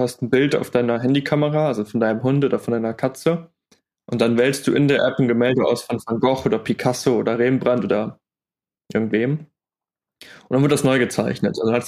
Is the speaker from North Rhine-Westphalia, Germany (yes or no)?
yes; North Rhine-Westphalia, Germany; Ich sitze gerade tatsächlich in Siegburg. Ich bin gebürtiger Großdorfer, also ganz in der Nähe von Bonn und Köln.